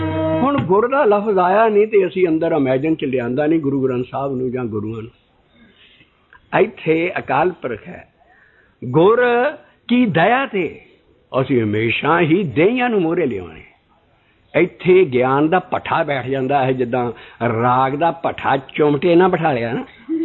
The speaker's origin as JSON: {"language": "Punjabi", "town": "Balarwal", "region": "Punjab", "country": "India", "tie": "born there", "said": "ਸ੍ਰੀ ਹਰਗੋਬਿੰਦਪੁਰ ਅਤੇ ਮਹਿਤੇ ਦੇ ਵਿੱਚ ਗੱਬੇ ਘੁਮਾਣਾ ਪਿੰਡ ਹੈ, ਔਰ ਉੱਥੋਂ 4 ਮੀਲ ਦੇ ਫਾਸਲੇ 'ਤੇ ਮੇਰਾ ਜਨਮ ਹੋਇਆ ਬਲੜਵਾਲ ਪਿੰਡ 'ਤੇ।"}